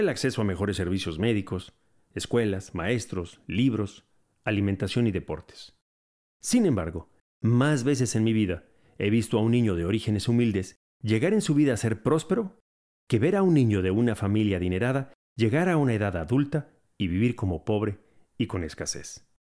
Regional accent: Mexico City, Mexico; Como mexicano y como oriundo de la Ciudad de México, puedo decir que no todos los capitalinos somos como nos pintan.

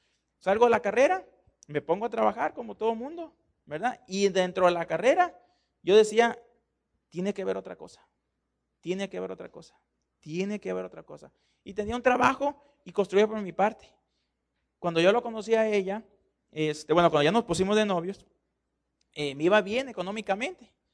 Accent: Culiacán, Sinaloa, Mexico; Yo nací aquí en Culichi, ¿sí? Nací aquí en Culiacán, el tercero de cinco

